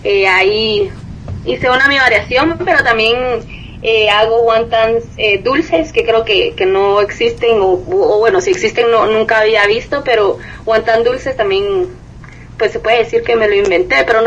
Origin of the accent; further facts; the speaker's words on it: Guatemala; ¿por qué cantas en inglés y uh-huh. sos chapina? Uh-huh. Pero realmente, como crecí oyendo solo música en inglés